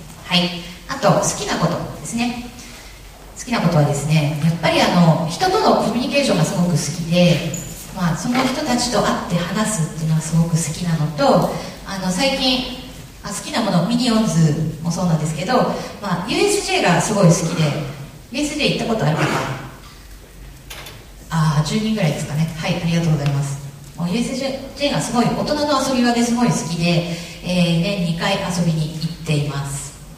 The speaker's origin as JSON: {"language": "Japanese", "region": "Aomori", "country": "Japan", "tie": "born or raised there", "said": "生まれも育ちも青森市で、一回も県外に出たことがないのが、果たして自慢なのかどうかあれですけど、はい、出たことがありません。"}